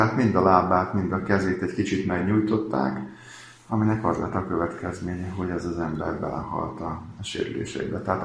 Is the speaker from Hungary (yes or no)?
yes; Békéscsaba, Békés, Hungary; born there; Hát én itt születtem, Békés Csabán